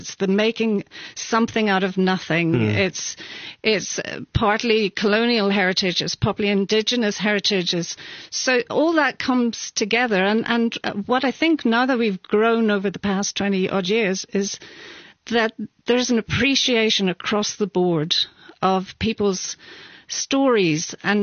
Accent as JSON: {"language": "English", "country": "Ireland", "tie": "born or raised there", "also_born_or_lived": "London / Belfast", "said": "I grew up in Ireland and London. And Northern Ireland. So I grew up in a very troubled time. And my father was a journalist, so we moved around the sort of between London and Dublin and Belfast."}